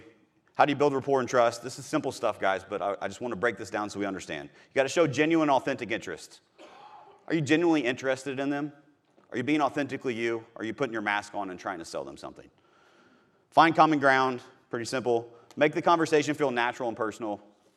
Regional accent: Missouri, United States; So I'm from Missouri, and in Missouri we have fences and neighborhoods

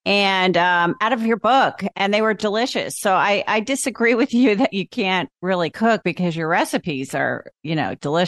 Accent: New Jersey, United States; now in Denver, United States; It was I came from Jersey, so it was a big change for me.

